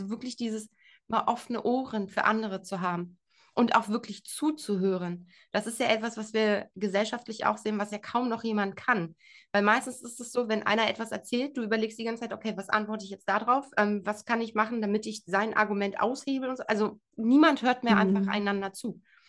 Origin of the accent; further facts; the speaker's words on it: East Germany, Germany; now in West Germany; ich komme aus Ostdeutschland und lebe in Westdeutschland